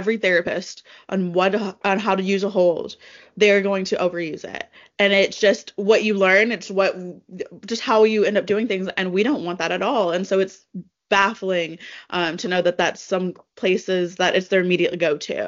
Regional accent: Florida, United States; I grew up in Florida, so I was going back in Florida

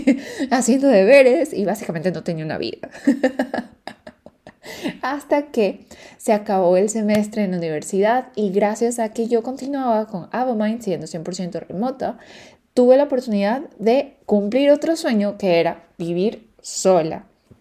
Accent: Ecuador; now in Berlin, Germany; tengo un año en Berlín, lo que es loquísimo para mí. Es loquísimo porque yo desde que salí de Ecuador no he estado en ninguna ciudad por más de 6 meses.

